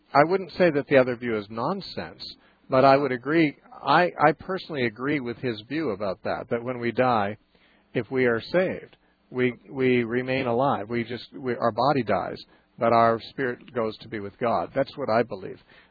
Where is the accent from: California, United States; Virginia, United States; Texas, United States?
California, United States; Santa Cruz; Let's talk to Tom, who's calling from my hometown, Santa Cruz, California.